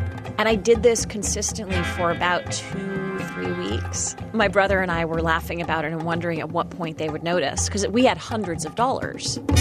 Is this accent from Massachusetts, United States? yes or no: yes; Worcester, Massachusetts, United States; I grew up in Worcester, Massachusetts. It's about 50 miles or so west of Boston.